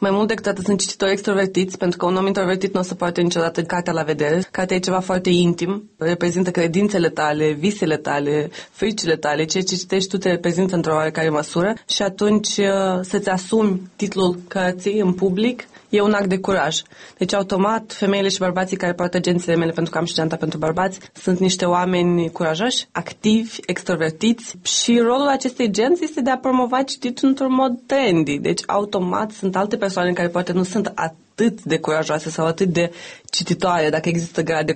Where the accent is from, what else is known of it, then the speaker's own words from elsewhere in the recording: Moldova; lumea nu mai știa că sunt din Moldova.